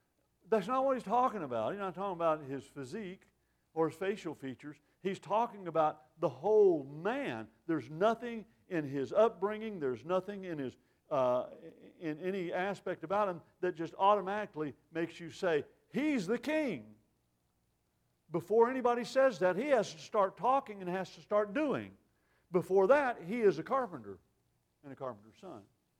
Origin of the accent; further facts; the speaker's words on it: Maryvale, United States; When I was growing up in Maryvale, there's a little boy that lived down the street from us, just as goofy as he could be.